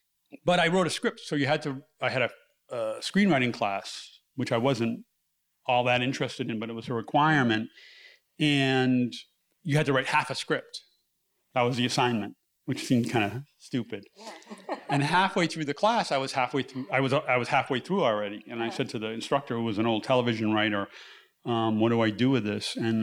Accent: New Bedford, Massachusetts, United States; And I'm from East Coast, from a town called New Bedford, which is a fishing town. And all my dad, my uncles, my grandfather had all been fishermen.

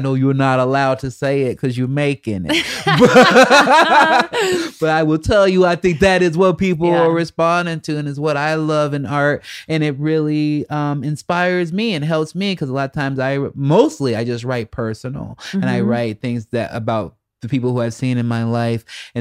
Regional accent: Chicago, Illinois, United States; I grew up in Southside Chicago and it's kind of dangerous

